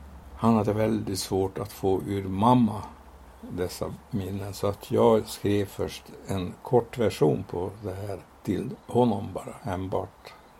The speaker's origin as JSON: {"language": "Swedish", "country": "Hungary", "said": "Så här att titta på mig. Här ser du en äkta ungrare. Kolsvart hår. Kort och satt. Jag är som mellaneuropeisk karta."}